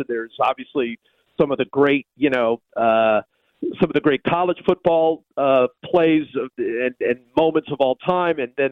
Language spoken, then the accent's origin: English; Cleveland, Ohio, United States; growing up in Cleveland, I was, football was everything to me.